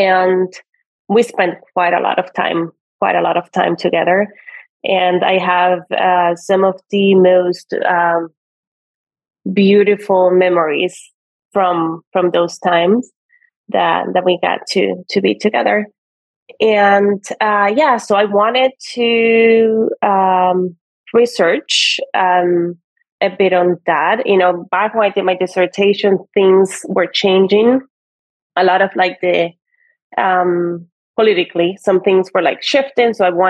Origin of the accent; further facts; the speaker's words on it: Cuba; I'm originally from Cuba, born and raised.